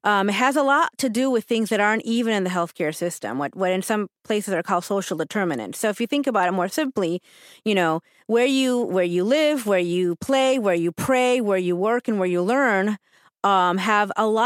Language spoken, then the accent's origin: English; Puerto Rico; now in United States; you and I grew up in Puerto Rico, where you have all the generations living like within, you know, five blocks of each other